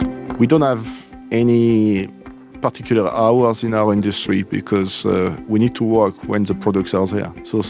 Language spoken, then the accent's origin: English; France; now in Scotland, United Kingdom; I'm coming from France. I'm living in Scotland for 20 years. I have two children here, you know, and I'm very happy.